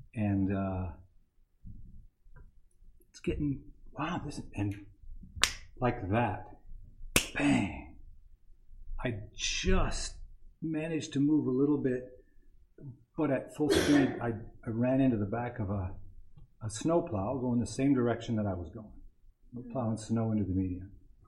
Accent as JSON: {"language": "English", "town": "Columbia Falls", "region": "Montana", "country": "United States", "tie": "born or raised there", "said": "I grew up in Columbia Falls, Montana, upper Flathead Valley, and my dad built a house in the early 60s"}